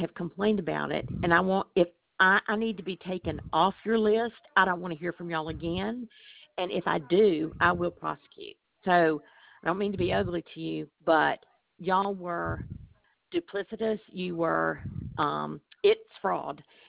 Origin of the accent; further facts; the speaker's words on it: Columbus, Mississippi, United States; I'm from Columbus, Mississippi.